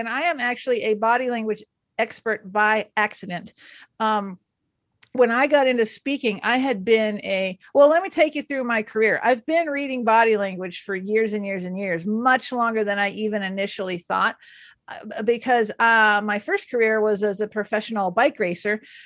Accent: Dallas, Texas, United States; I grew up in Dallas and there was this guy kept showing up to the rides, showing up to the races.

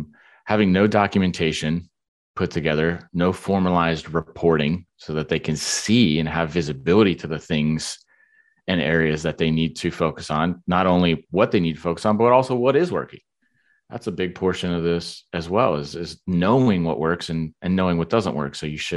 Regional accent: Cincinnati, Ohio, United States; now in Austin, United States; I'm originally born and raised in Cincinnati, though. So I spent all my childhood growing up, my teenage years, and a good portion of my early adulthood in Cincinnati.

